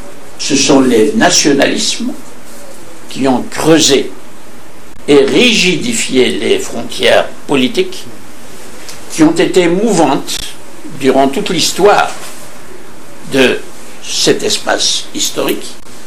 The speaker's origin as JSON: {"language": "French", "region": "Kabylie", "country": "Algeria", "tie": "born or raised there", "first_language": "Kabyle", "second_language": "French", "said": "je suis algérien, je suis né en Kabylie. J'ai grandi, comme vous le savez, dans une culture orale, pas d'écrit du tout. Toute ma famille ne parle que le Kabyle."}